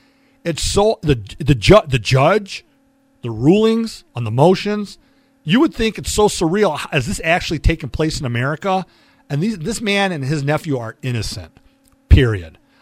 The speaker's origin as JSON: {"language": "English", "country": "United States", "said": "I mean, I'm an American. I'm as patriotic as the next person."}